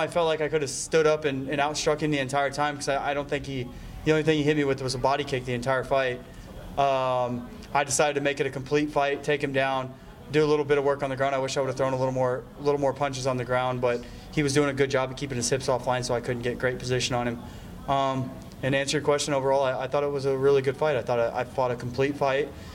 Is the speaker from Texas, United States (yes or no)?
yes; Texas, United States; Well, I'm from Texas, training in Florida